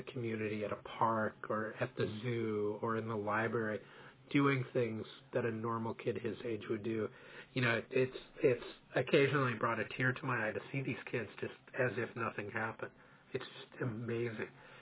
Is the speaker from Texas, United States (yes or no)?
no; Palo Alto, California, United States; I grew up in Palo Alto, so, you know, coming here to live has been great.